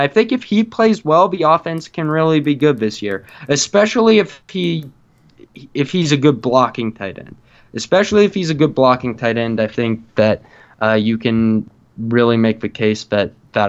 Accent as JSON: {"language": "English", "region": "Utah", "country": "United States", "said": "it might be just partly because I'm from Utah and he's a Utah guy."}